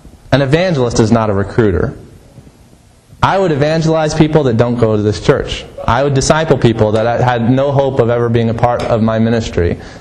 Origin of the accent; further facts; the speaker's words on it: Lincoln, Nebraska, United States; I grew up in Lincoln.